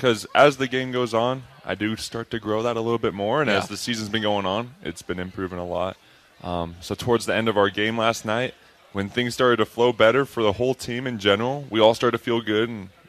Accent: Heber City, Utah, United States; So I grew up in Heber City, Utah. It's about 2 hours south of here.

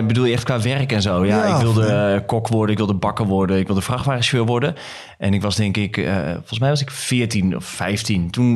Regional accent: Emmen, Drenthe, Netherlands; moved away as an adult; Ik kwam inderdaad uit Emmen en 23 ging naar Hilversum. Daar ging ik wonen, ook om daar te kunnen werken.

